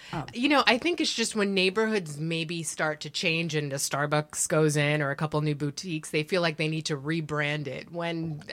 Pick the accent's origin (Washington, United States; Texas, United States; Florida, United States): Florida, United States; Miami; moved away as an adult; now in New York, United States; Well, I'm from Miami, Florida. Mm-hmm. Grew up in Miami. I moved to New York a long time ago to go to NYU. Mm-hmm. So I've been here forever. I consider myself a New Yorker.